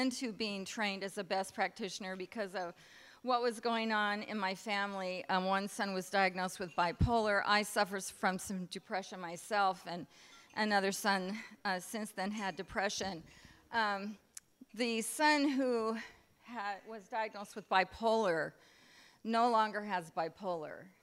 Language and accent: English; Minnesota, United States; I'm from Minnesota.